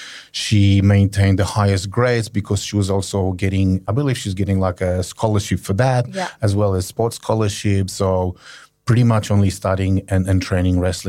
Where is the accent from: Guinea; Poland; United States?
Poland; now in Australia; I come from Poland. I've been in Australia for 23 years now. And for 12 of these, I call myself a proud Australian.